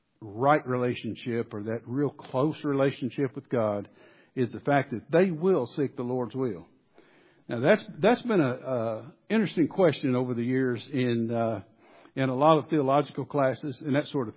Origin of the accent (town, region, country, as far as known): Arkansas, United States; born or raised there; now in Salt Lake City, United States